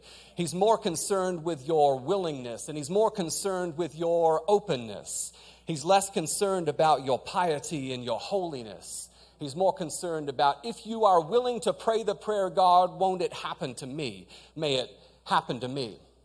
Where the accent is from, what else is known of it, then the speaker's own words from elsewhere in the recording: Australia; also born or lived in New Zealand; I grew up in Australia, and my entire family was in Australia, but for the last few years, I'd been living in New Zealand